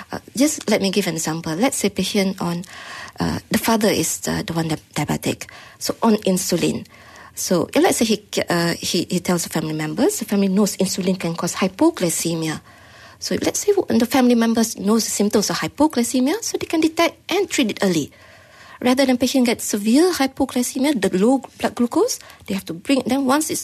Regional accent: Malaysia; being Malaysian, are we willing to give up our food?

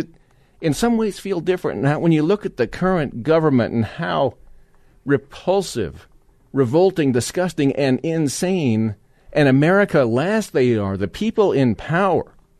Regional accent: Denver, Colorado, United States; I grew up right here in Denver metro area. Yeah, I'm a Colorado patriot.

